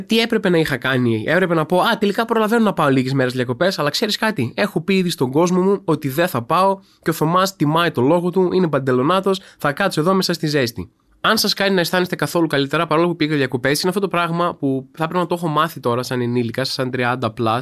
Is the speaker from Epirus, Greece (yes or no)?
no; Athens, Attica, Greece; Μας κορόδιψε επειδή είμαστε από την Αθήνα.